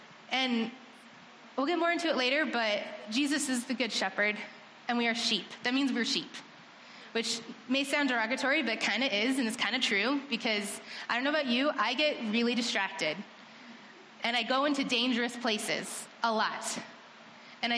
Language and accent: English; Moreno Valley, California, United States; I grew up in Moreno Valley, California.